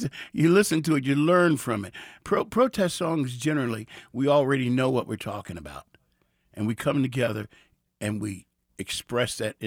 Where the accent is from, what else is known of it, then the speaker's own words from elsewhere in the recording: Cincinnati, Ohio, United States; I'm from Cincinnati, and Cincinnati is the first town you come to when you come from the South.